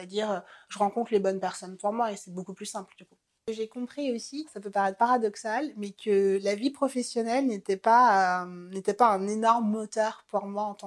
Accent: Marie-Galante, Guadeloupe, France; Moi, je viens des Antilles, d'une petite île qu'on appelle Marie-Galante.

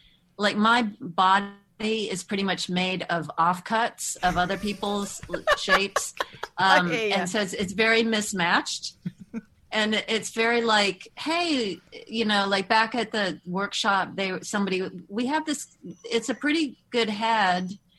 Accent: Moscow, Russia; the scripted half hour based on growing up in Moscow.

